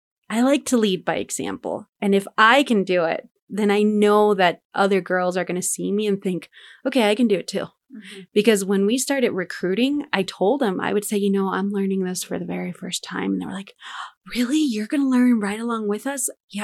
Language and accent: English; Denver, Colorado, United States; And I remember, because we grew up in Denver